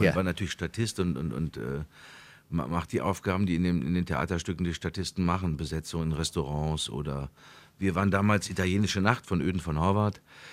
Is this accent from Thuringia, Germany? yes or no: no; North Rhine-Westphalia, Germany; Also eigentlich auch nicht nur im Ruhrgebiet hergestellt worden zu sein